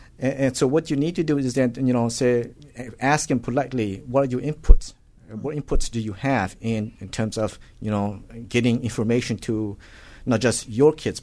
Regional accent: Laos; moved away; For example, those of us growing up in Laos often would go without food for days.

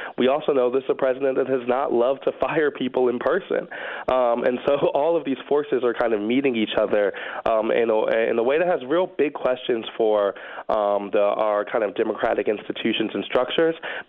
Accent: Illinois, United States; you have some in Ohio, my home state, Illinois

